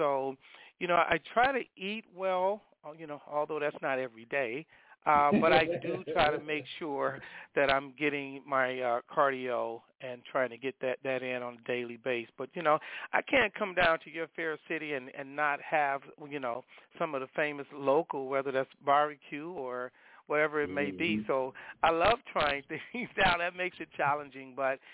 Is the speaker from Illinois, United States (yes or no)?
yes; Chicago, Illinois, United States; Well, first of all, I'm originally from Chicago. That's my base.